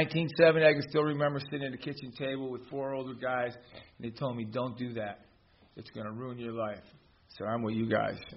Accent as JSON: {"language": "English", "town": "Buffalo", "region": "New York", "country": "United States", "tie": "born there", "said": "I was born in New York, in the south side of Buffalo. I come from a family of 9 kids, 4 brothers and 4 sisters."}